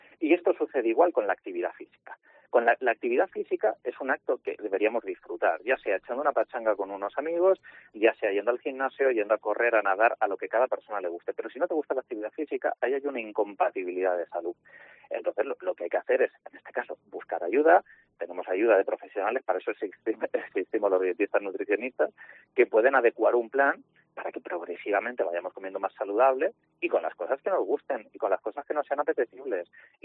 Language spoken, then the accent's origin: Spanish; Spain; en el contexto como el español, que somos muy de carne, pescado, en el menú